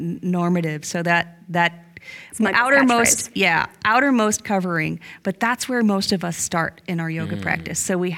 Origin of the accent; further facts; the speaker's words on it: Massachusetts, United States; So, yeah, I'm from Massachusetts originally. Now live in and have my school in upstate New York.